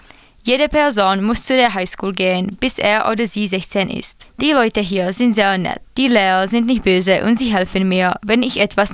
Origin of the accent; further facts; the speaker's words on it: Czechia; now in United States; Ich bin 16 Jahre alt. Ich komme aus Tschechien, aber jetzt lebe ich ein Jahr in Amerika. Meine Mutter hat Arbeit an der Universität von Colorado bekommen. Also sind wir hier umgezogen.